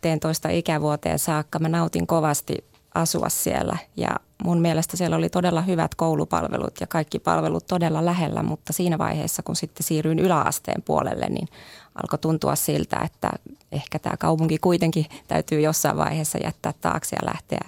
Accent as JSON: {"language": "Finnish", "town": "Joensuu", "region": "North Karelia", "country": "Finland", "tie": "born or raised there", "said": "No, mä todella synnyin 66 Joensuussa yrittäjäperheeseen."}